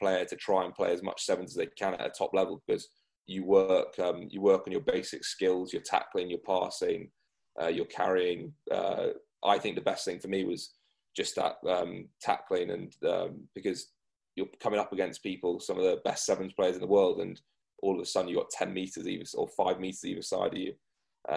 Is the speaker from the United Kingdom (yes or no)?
yes; England, United Kingdom; a kid growing up in England.